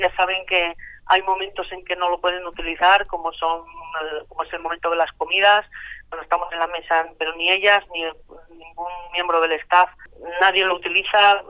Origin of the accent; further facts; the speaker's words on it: Asturias, Spain; Soy la asturiana con más partidos internacionales absolutos